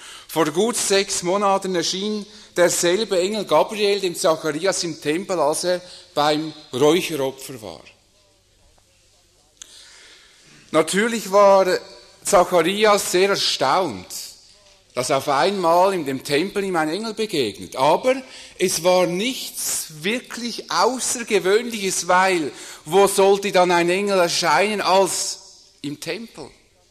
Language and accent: German; Zurich, Switzerland; nicht so, wie ich vom rechten Zürichseeufer komme, wo man immer denkt, ah, das ist schön, wie die wohnen, sondern da, wo ich aufgewachsen bin, im Limmatal, was eigentlich eher als das Ruhrgebiet der Schweiz gilt, nebst Basel im Industriegebiet. Also es war keine bevorzugte Gegend.